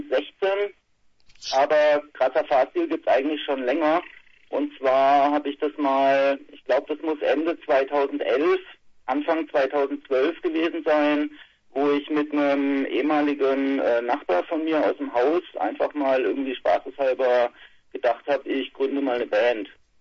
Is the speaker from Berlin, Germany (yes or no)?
no; Rastatt, Baden-Württemberg, Germany; Wir kommen aus Rastatt, das ist nahe der französischen Grenze zwischen Baden-Baden und Karlsruhe.